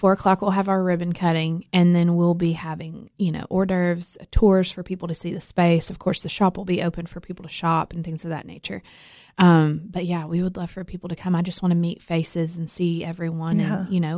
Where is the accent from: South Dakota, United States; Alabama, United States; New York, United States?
Alabama, United States; Allgood; I grew up in Allgood.